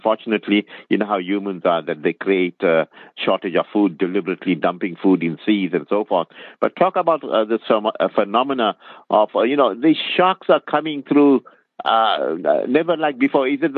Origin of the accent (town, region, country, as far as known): South Africa